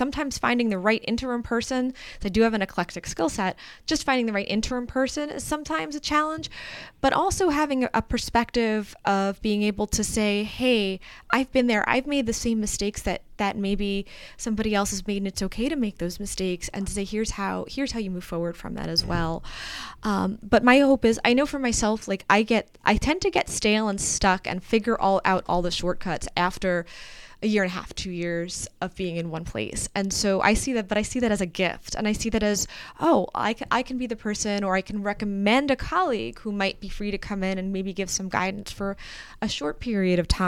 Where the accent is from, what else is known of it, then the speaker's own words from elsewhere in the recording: New York, United States; And I'm like, I'm a New Yorker. I don't want to deal with horses.